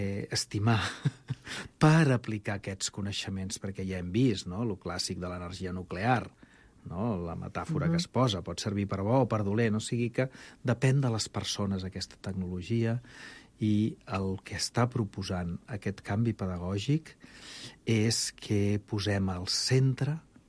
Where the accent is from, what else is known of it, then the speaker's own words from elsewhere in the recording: Catalonia, Spain; O sigui que com a catalans i gent de parla catalana, doncs tenim un gran repte.